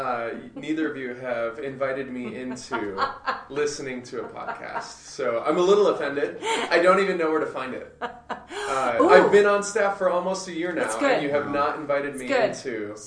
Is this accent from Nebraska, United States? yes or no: yes; Omaha, Nebraska, United States; Yeah, so I born and raised in Omaha, Nebraska. My wife is from California, Northern California.